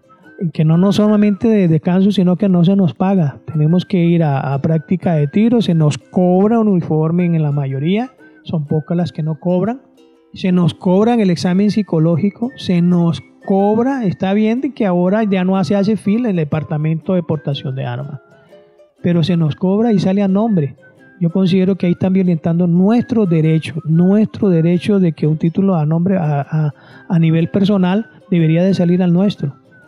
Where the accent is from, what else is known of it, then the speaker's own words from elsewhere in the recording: Costa Rica; como personas, como ciudadanos costarricenses